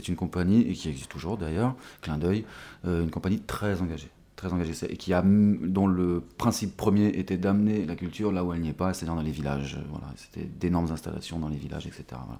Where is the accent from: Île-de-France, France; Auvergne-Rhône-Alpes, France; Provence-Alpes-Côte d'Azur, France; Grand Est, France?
Auvergne-Rhône-Alpes, France; Je viens d'Ardèche, je suis venu ici pour le lycée théâtre.